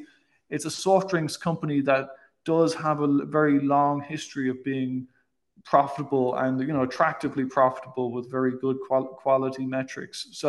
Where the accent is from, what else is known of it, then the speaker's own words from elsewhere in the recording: Ireland; I mean, you know, being Irish myself, I've been, you know, I'm a huge fan of Iron Brew.